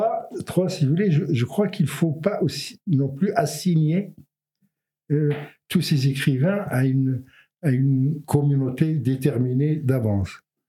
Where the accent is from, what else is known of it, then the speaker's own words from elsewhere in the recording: Morocco; On n'est pas que Marocain. On est Marocain, mais on est aussi Jibli, Fassi, Soussi, etc.